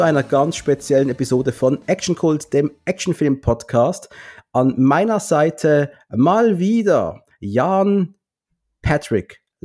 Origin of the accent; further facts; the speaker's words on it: Switzerland; Bin ja Schweizer